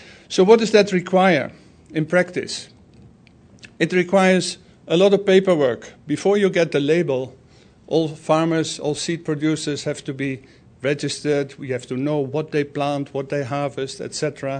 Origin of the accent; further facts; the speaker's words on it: Netherlands; well, I'm from the Netherlands. Going from the far south to the far north is 2.5 hours drive